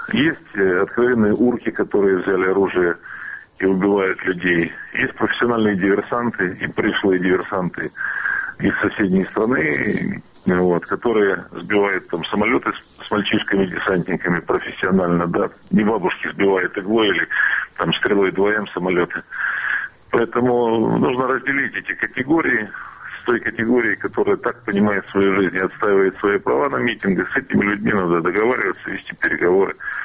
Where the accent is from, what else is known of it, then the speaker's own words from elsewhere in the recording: Crimea, Ukraine; я крымчанин, я почетный гражданин города Керчи, Красноперекопска